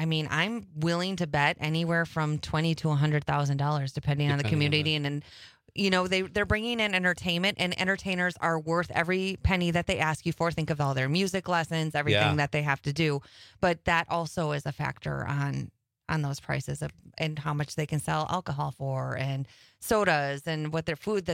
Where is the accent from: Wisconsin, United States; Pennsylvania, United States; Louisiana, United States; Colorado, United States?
Wisconsin, United States; Berlin; So normally my hometown is Berlin, Wisconsin, which is kind of near Oshkosh